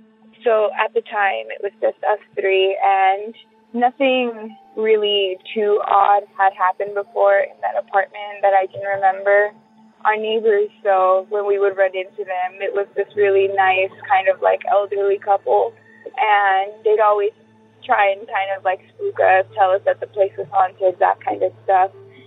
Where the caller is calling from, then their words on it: Whittier, California, United States; and I'm calling from Whittier, California.